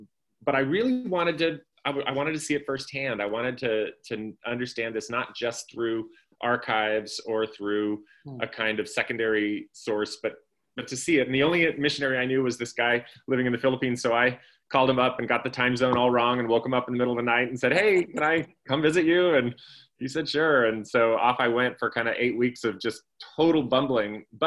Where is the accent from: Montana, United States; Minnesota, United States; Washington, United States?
Washington, United States; I grew up out in Washington State in a small kind of farming community.